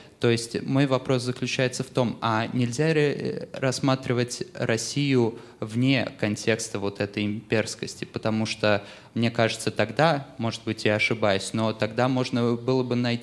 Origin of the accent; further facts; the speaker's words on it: Estonia; я из Эстонии, как раз вот приехал в Москву налаживать диалог.